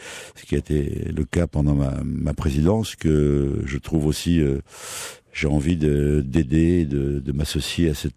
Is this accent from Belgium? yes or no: no; Évreux, Normandy, France; born there; Je suis né à Évreux, donc mon père était président du club pendant 20 ans.